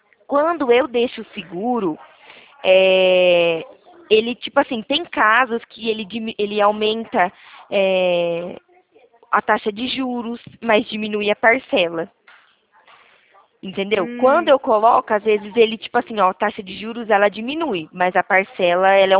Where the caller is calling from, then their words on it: Limeira, São Paulo, Brazil; eu falo aqui de Limeira, interior de São Paulo.